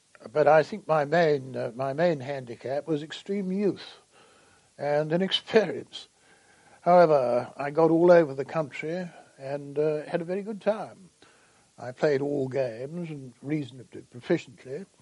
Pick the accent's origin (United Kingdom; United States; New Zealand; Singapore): United Kingdom; Sutton, London; born there; I was born in Sutton, Surrey.